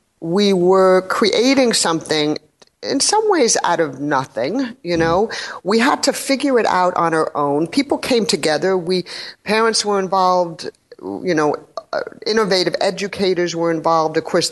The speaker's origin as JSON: {"language": "English", "town": "New York City", "region": "New York", "country": "United States", "tie": "born or raised there", "said": "So I grew up in New York City, and I was in middle school in the around the early 70s"}